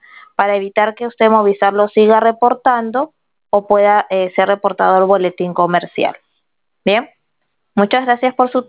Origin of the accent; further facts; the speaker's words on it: Peru; now in Chile; yo personalmente me encuentro en Chile, pero soy peruana